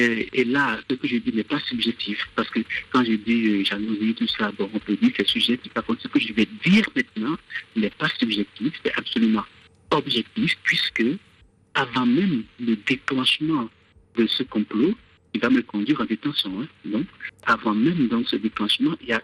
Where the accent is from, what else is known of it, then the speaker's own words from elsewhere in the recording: Benin; now in Mayotte, France; Je suis béninois, j'ai 42 ans.